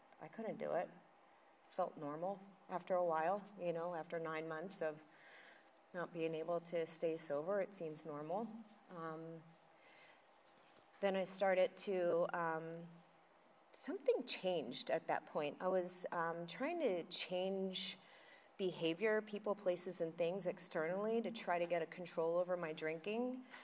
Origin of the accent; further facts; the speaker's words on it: Philadelphia, Pennsylvania, United States; I'm from Philadelphia. We have blue laws. You can't even buy liquor on Sunday in Philly.